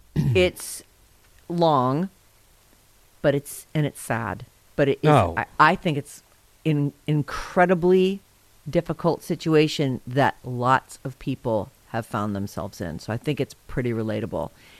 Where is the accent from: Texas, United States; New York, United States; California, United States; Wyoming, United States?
California, United States; Irvine; also born or lived in San Diego; Like Vinny, I grew up in Irvine and San Diego